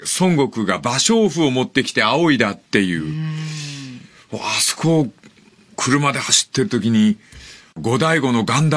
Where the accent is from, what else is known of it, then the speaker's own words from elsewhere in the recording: Fukuoka, Japan; accent: Hakata; moved away; 私ね、ふるさと離れて40年経ちますが、はい、もう私の知らない博多弁があるんですから。